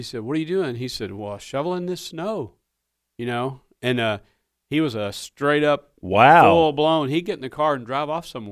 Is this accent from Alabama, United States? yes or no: no; Owensboro, Kentucky, United States; But growing up in Owensboro, Kentucky, lifelong UK fan